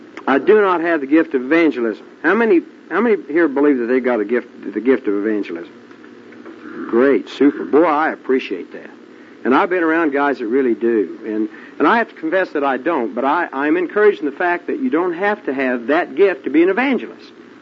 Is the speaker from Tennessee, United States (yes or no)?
no; Yukon, Oklahoma, United States; I'm from Yukon, Oklahoma. It's a little suburb right west of Oklahoma City.